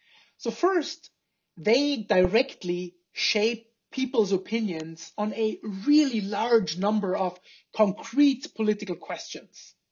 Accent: Bavaria, Germany; now in Idaho, United States; I'm originally not from Idaho. I'm from the south of Germany, a very small village an hour north of Munich. I've lived in the States now for over 12 years, and I loved my last 7 years here in Idaho

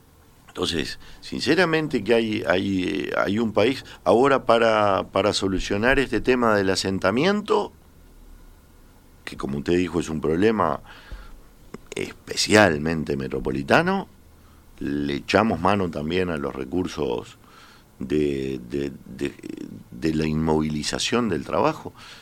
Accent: interior, Uruguay; Los que somos del interior de la República vemos algunas cosas con altísima preocupación.

